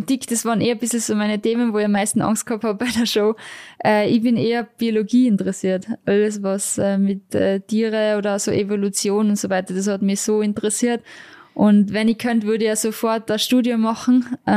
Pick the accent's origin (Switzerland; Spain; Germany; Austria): Austria; Das ist natürlich die größte Auszeichnung bei uns in Österreich, was man eigentlich kriegen kann als Sportlerin.